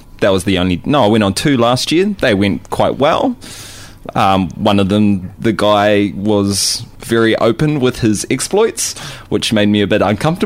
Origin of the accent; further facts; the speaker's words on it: Hawera, Taranaki, New Zealand; moved away; Okay, I grew up in New Zealand. Please don't hate me. I grew up in a small farming town in South Taranaki.